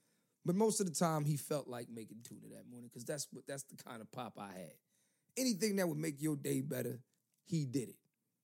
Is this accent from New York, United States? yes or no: no; Philadelphia, Pennsylvania, United States; I was born June 20th, 1987. I'm from Philly.